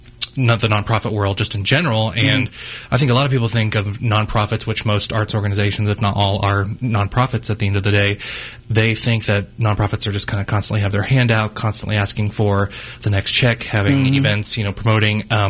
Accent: Missouri, United States; I'm from Southwest Missouri, so I do say Missouri.

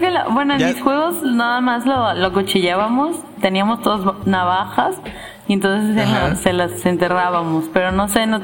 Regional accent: Mexico; si en algo somos buenos los mexicanos es en saltarnos las reglas y hacer trampa

